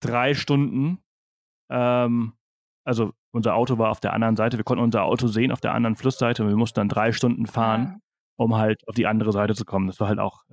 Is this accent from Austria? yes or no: no; Balearic Islands, Spain; Aber so ist das halt in Südeuropa. Ich meine, ich komme ja aus Spanien.